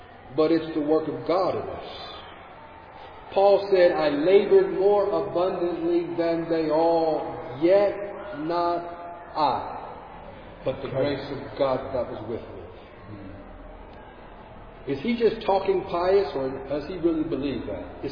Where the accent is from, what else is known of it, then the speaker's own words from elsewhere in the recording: California, United States; In the USA, it isn't like that. If you're able to get a job anywhere. I'm from California.